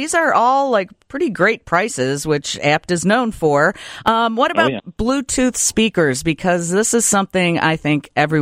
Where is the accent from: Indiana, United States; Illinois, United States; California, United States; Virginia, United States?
Illinois, United States; Brookfield; And I grew up in Brookfield, Illinois, and I went to high school in, I guess, Riverside Brookfield High School.